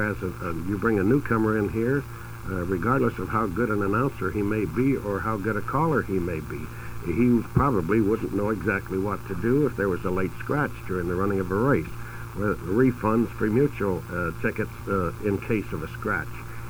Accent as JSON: {"language": "English", "town": "Seattle", "region": "Washington", "country": "United States", "tie": "born or raised there", "said": "up in Washington, in my hometown of Seattle"}